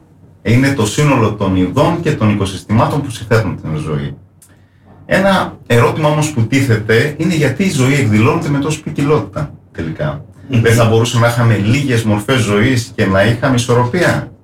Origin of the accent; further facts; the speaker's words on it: Mochos, Crete, Greece; Από το Μοχό είμαι.